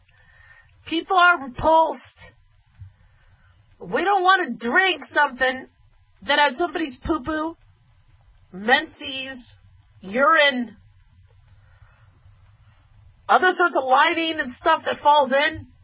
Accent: California, United States; Listen, I'm from California. Okay, so I'm still a Valley girl.

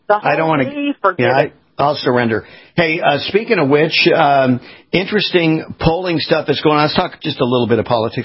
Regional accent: California, United States; now in Florida, United States; I grew up in California, never had a problem.

